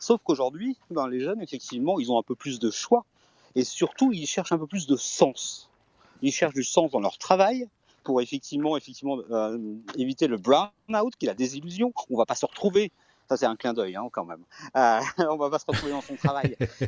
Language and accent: French; Belgium; also born or lived in Brittany; Je suis belge, mais je me soigne et breton, donc je ne suis pas français.